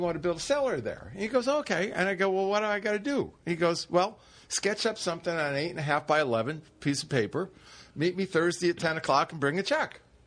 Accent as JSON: {"language": "English", "town": "Santa Monica", "region": "California", "country": "United States", "tie": "born or raised there", "said": "I grew up in Santa Monica and went to school there."}